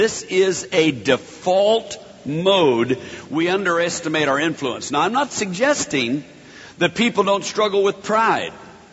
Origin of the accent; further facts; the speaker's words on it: Atlanta, Georgia, United States; I'm from Atlanta. We do traffic pretty well, so or poorly, depending on how you think about that.